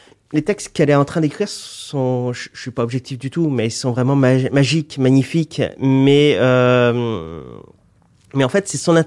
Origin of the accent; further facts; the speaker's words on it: Brittany, France; je me reconnais en tant que bretonne ou breton